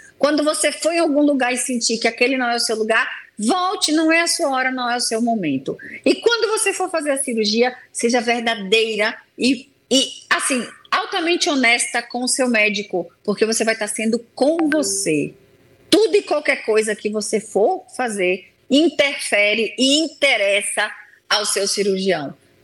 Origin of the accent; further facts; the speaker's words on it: Feira de Santana, Bahia, Brazil; Já temos um em Feira de Santana, na minha terra natal